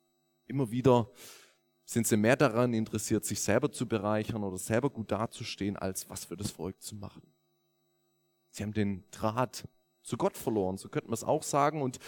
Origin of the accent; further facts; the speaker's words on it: Weinsberg, Baden-Württemberg, Germany; born there; Ich komme gebürtig aus Weinsberg.